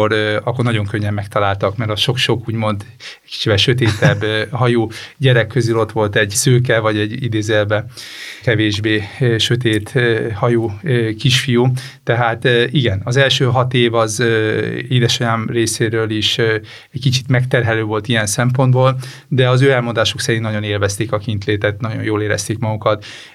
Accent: Hungary; also born or lived in Mexico / Barcelona, Spain; 69-ben édesapám kiszerződött Mexikóba, és ott születtem. Az első 6 évemet azt Mexikóba töltöttük, 76-ig voltunk kint, aztán 1976-ban jöttünk haza, de csak 3 évet voltunk itthon

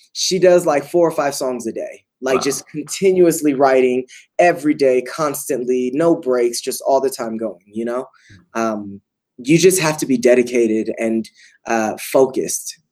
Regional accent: California, United States; now in Colorado, United States; I'm from California. I live in Colorado right now. But California, I kind of traded the beaches for the mountains.

